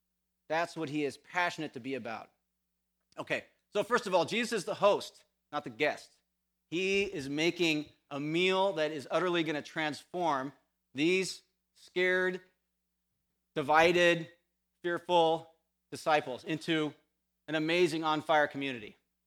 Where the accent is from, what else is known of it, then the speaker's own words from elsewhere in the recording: California, United States; now in Canada; I remember when we first came to Canada, we come from California.